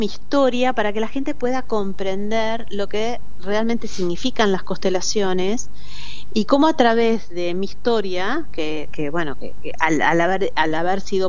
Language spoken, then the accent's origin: Spanish; Argentina; Nuestro cada día sería diferente como argentinos.